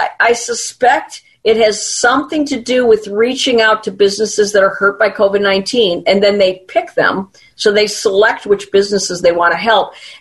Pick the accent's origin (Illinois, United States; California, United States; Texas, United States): Illinois, United States; Chicago; I was raised in Chicago with the big machine, you know, the Richard Daley machine.